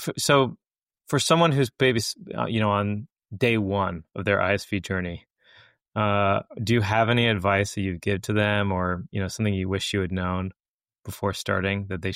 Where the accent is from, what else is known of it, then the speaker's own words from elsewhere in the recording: Atlanta, Georgia, United States; I grew up outside of the Atlanta region, so I'm be more than happy to go down to your neck of the woods.